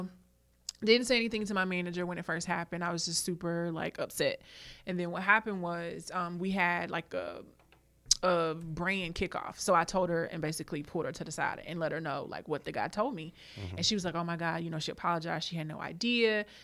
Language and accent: English; Pageland, South Carolina, United States; I'm from a very small town in South Carolina. I'm from Pageland.